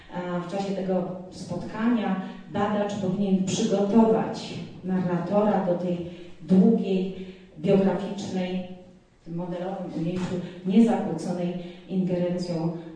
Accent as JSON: {"language": "Polish", "region": "Lesser Poland", "country": "Poland", "said": "Tak od siebie, jako góralka, bardzo dziękuję"}